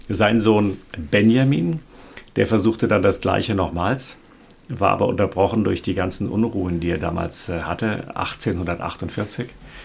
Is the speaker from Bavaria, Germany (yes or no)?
no; Freiburg, Baden-Württemberg, Germany; Ich komme aus Freiburg, Freiburg im Breisgau.